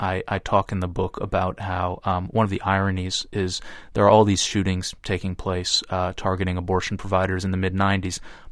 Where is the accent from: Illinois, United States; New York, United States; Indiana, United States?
New York, United States; Buffalo; When I was growing up in Buffalo, the big story was not abortion. It was plant closings and job losses